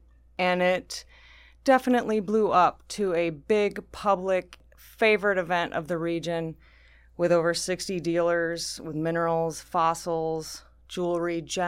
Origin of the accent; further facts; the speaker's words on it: Michigan, United States; Yeah, well, I grew up in Michigan, and I would crawl around under the bushes at home and find coral fossils.